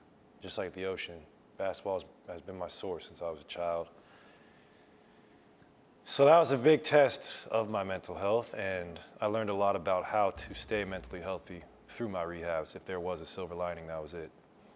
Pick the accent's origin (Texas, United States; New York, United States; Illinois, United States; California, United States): California, United States; also born or lived in Oregon; I grew up in Oregon. I grew up in Cali, California, so nature has always been a part of my life, luckily for me.